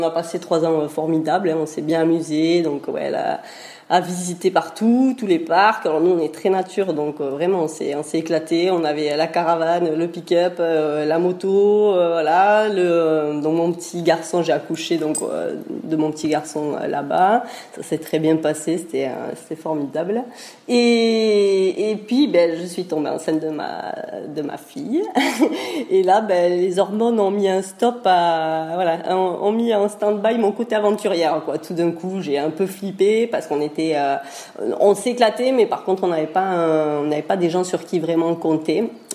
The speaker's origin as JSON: {"language": "French", "region": "Pyrenees", "country": "France", "said": "on est des Pyrénées à la base, mais voilà, on est des amoureux de la côte basque-hollandaise, donc on vivait là-bas."}